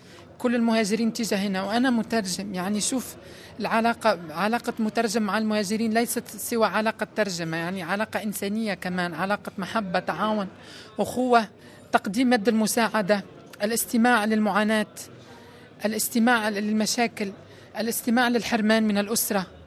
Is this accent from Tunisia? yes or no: yes; Tunisia; now in Lampedusa, Italy; احنا الأفارقة والمهاجرين، يعني اللي هم الموجودين الحين بلمبدوزة، وانا مثلا من تونس